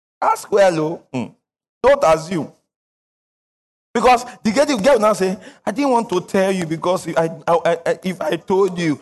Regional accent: Kwara, Nigeria; I come from Kwara State.

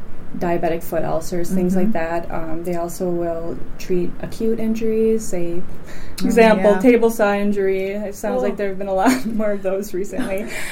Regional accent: Fergus Falls, Minnesota, United States; I'm from Fergus Falls originally. I've sort of moved around since I graduated, but this is where I'm settled now.

